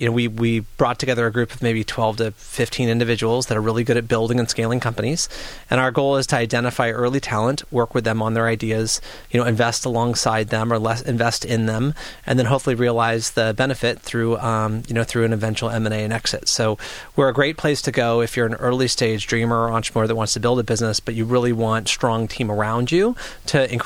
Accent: Pacific Northwest, United States; Sure. So, I grew up in the Pacific Northwest. I was born to kind of two entrepreneurs.

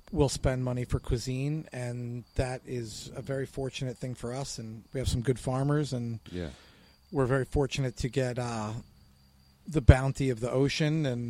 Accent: Montauk, New York, United States; Well, you know, growing up in Montauk and having way too many beers after way too many hours at work.

